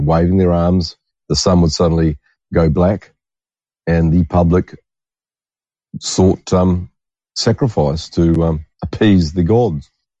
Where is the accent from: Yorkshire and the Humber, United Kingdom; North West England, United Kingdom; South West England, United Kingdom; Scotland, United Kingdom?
Scotland, United Kingdom; Even though I'm starting to sound a little bit Irish, but I'm not, I'm Scottish.